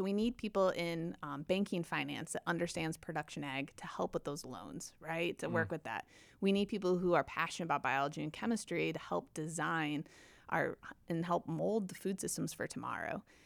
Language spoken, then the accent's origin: English; Waterman, Illinois, United States; I grew up in Waterman on a grain farm